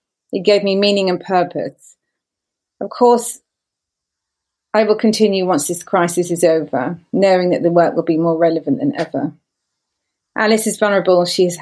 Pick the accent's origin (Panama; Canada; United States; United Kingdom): United Kingdom; Brighton, South East England; I was in Brighton, my hometown. It's not where I live now, but where I grew up.